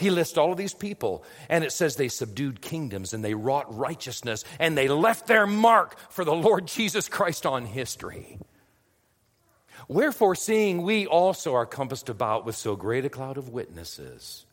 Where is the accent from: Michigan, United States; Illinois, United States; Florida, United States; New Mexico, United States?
Michigan, United States; Detroit; Anyway, I'm from Detroit.